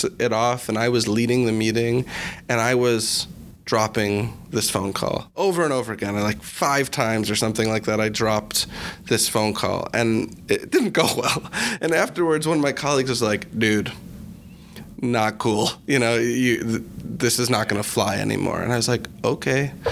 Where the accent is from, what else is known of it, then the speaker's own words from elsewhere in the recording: Chicago, Illinois, United States; So my background, I'm from Chicago.